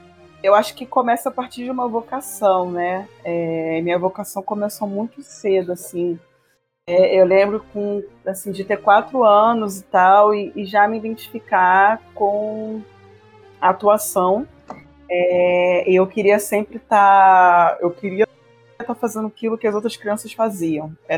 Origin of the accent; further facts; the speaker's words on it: Rio de Janeiro, Brazil; Eu venho de um lugar que eu era moradora, me mudei recentemente, mas eu fui criada em Bangu, na Vila Aliança.